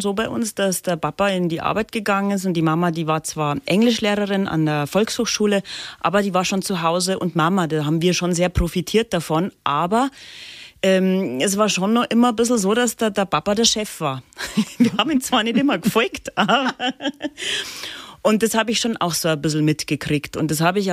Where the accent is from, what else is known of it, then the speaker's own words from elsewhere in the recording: Dorfen, Bavaria, Germany; also born or lived in Landshut; Ich sage immer, ich bin geboren in Niederbayern, aber nach einer Woche haben sie mich wieder zurück über die Grenze gebracht nach Oberbayern.